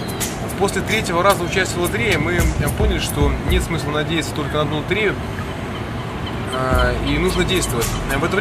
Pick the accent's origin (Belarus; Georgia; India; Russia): Belarus; Minsk; мне 29 лет, я из Минска, из Беларуси.